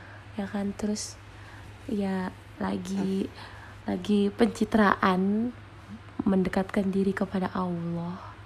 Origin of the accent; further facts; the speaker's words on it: Lampung, Indonesia; Ya bang, aku orang Lampung.